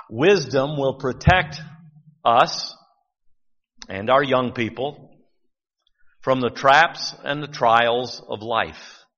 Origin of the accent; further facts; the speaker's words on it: Livonia, Michigan, United States; I think of when I was growing up in Livonia